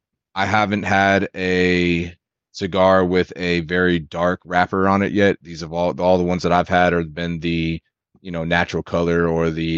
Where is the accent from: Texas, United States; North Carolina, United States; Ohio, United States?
North Carolina, United States; from born and raised in North Carolina. Parents are from the North, came down in the 70s.